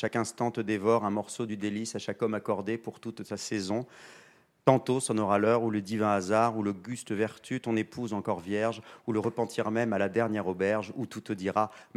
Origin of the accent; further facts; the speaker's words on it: Villebon-sur-Yvette, Île-de-France, France; Moi, j'étais inscrit à la bibliothèque de chez moi, à Villebon-sur-Yvette, dans le 91.